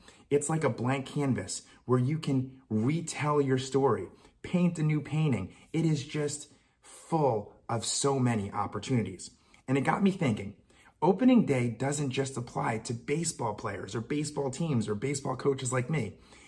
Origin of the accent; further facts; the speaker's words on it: New Jersey, United States; Now, I'm not delusional, I'm from Jersey.